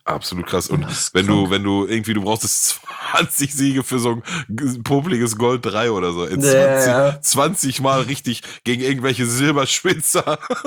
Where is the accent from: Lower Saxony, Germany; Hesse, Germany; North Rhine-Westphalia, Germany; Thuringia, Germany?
North Rhine-Westphalia, Germany; Gelsenkirchen; Also ich komme aus Gelsenkirchen